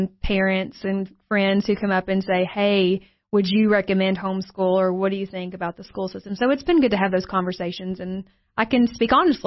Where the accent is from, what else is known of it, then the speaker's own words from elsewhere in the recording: Cookeville, Tennessee, United States; I was born and raised in Cookeville. So, yes, been here for 33 years.